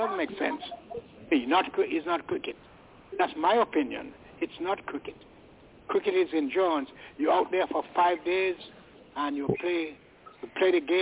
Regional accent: United Kingdom; We are not Americans. I'm not. I'm British. I don't want to be American.

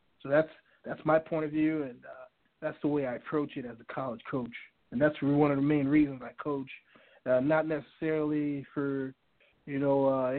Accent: Florida, United States; especially growing up in Miami-Dade County, and, you know, football in Miami-Dade County, I mean, that's one of the more talent-laden areas in the country

